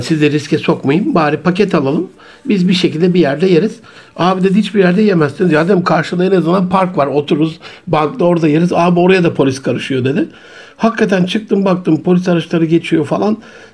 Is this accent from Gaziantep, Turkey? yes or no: yes; Gaziantep, Turkey; Ben geçen memleketime gittim, Gaziantep'e.